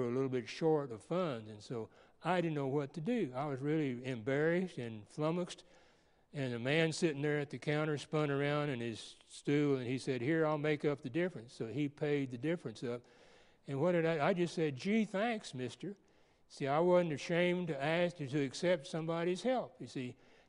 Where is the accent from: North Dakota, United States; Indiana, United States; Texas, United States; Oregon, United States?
Texas, United States; I grew up in the Rio Grande Valley, the bottom four counties of Texas, and we thought we were the center of the universe.